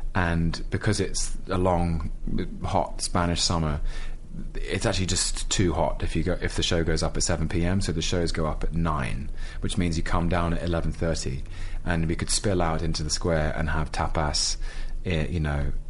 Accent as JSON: {"language": "English", "region": "London", "country": "United Kingdom", "said": "I'm being mean about London, but I can because I'm a Londoner."}